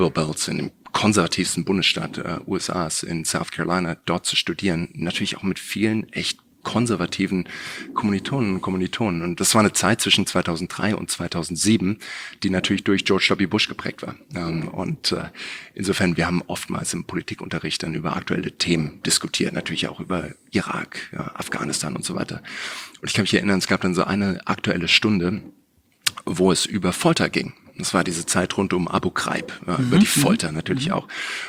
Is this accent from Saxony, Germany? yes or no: no; Heidelberg, Baden-Württemberg, Germany; Ich bin in Heidelberg groß geworden